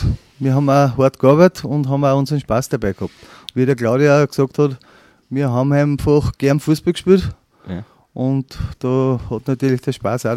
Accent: Austria

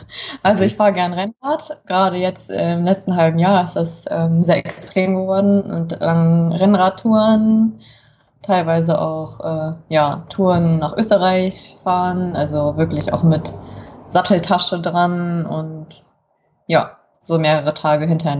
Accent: Kassel, Hesse, Germany; Ich bin in Kassel geboren und groß geworden.

